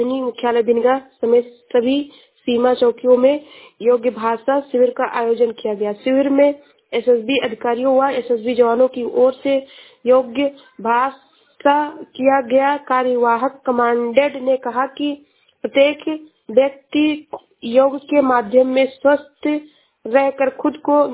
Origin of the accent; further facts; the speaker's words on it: Shravasti, Uttar Pradesh, India; मैं जिला श्रावस्ती से हूँ।